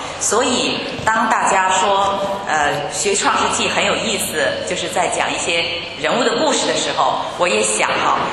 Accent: China; 这些故事又不是我们中国人祖先的故事，是不是？

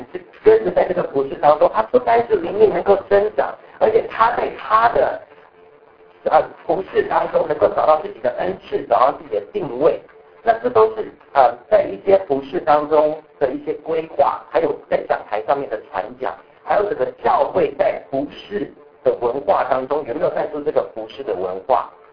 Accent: United States; also born or lived in Taiwan; 我在小学的时候毕业，在台湾出生，然后来到美国所以我是在美国，我算是在美国长大。

